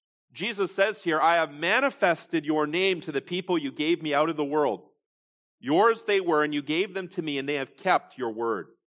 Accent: Canada; born there; There are many countries that I could have been born in. But I was born as a Canadian.

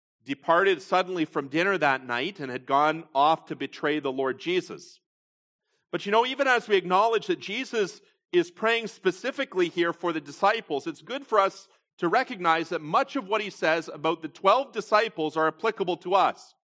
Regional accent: Canada; born there; There are many countries that I could have been born in. But I was born as a Canadian.

